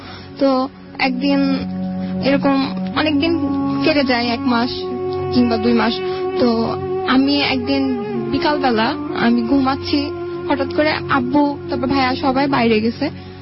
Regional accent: Khulna, Khulna Division, Bangladesh; আসলে আমি খুলনা মালাপাতা থেকে এসেছি

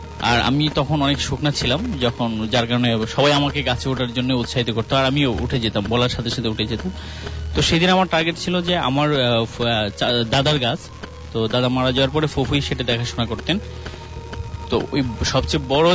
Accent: Habiganj, Sylhet Division, Bangladesh; আমাদের গ্রামের বাড়ি সিলেটের হবিগঞ্জ জেলায়।

